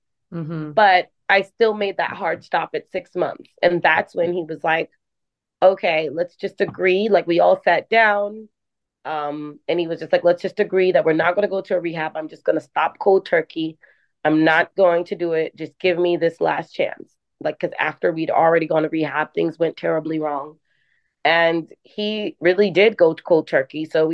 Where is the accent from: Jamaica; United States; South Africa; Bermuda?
Jamaica; So, and we're also from Jamaica.